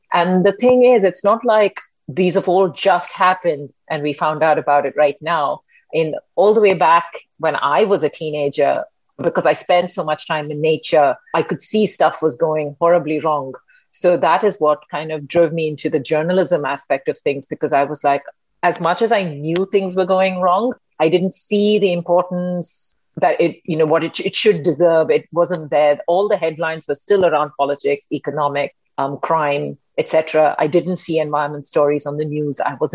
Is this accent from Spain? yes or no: no; Chennai, Tamil Nadu, India; I grew up in Chennai. It's a little coastal city, used to be called Madras. It's the capital city of the state of Tamil Nadu. So I grew up on the banks of the Bay of Bengal. I grew up in a coastal city.